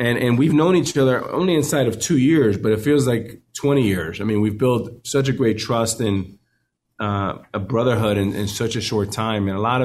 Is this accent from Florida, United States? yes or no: yes; Miami, Florida, United States; And I grew up in Miami. You know, we didn't have a Miami Heat team for a long time.